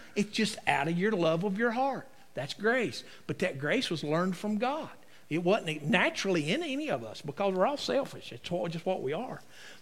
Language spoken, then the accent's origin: English; North Carolina, United States; born there; I'm thankful I was born in America. I'm thankful I was born in the South. I'm thankful that I was born in North Carolina.